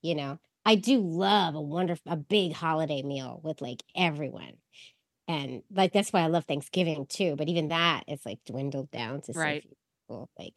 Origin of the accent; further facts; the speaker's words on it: San Francisco, California, United States; because she's from Queens and I'm from San Francisco.